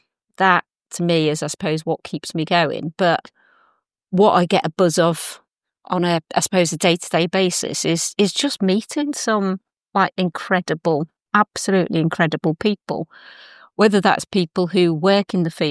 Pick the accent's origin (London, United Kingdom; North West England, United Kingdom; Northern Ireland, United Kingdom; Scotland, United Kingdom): North West England, United Kingdom; Liverpool; now in Buckhurst Hill, United Kingdom; I live in Buckhurst Hill. I'm from Liverpool originally.